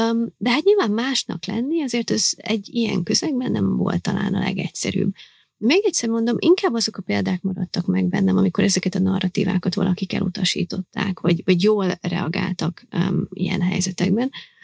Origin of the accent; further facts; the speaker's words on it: Hungary; Hiszen ott nőttem fel, Magyarországon születtem, az édesapámmal is magyarul beszélünk egymás között. Nagyon büszke vagyok a magyarságomra.